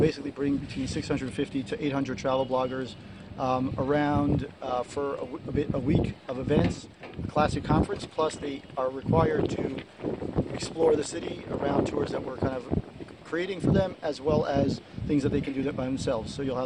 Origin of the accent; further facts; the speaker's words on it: Queens, New York, United States; I was born and raised in New York, grew up in Queens, and every summer of my life, I don't think I missed one ever for 23 years, I came every summer with my family to Israel.